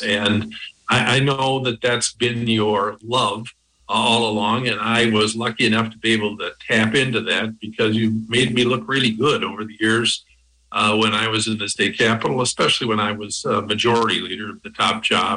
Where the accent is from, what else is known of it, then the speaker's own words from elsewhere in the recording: Madison, Wisconsin, United States; Sure. I grew up in Madison and spent summers on my maternal and paternal grandparents' farms.